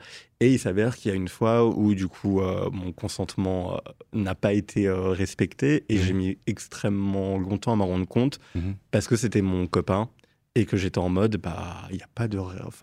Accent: Grand Est, France; moved away as an adult; now in Nancy, France; je suis arrivé sur Nancy parce que donc de base, je suis de Champagne-Ardenne et je suis arrivé ici pour les études.

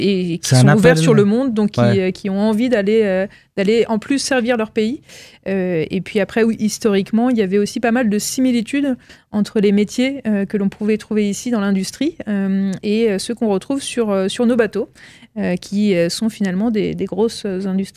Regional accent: Strasbourg, Grand Est, France; je suis alsacienne, je ne suis pas lorraine. Je suis strasbourgeoise.

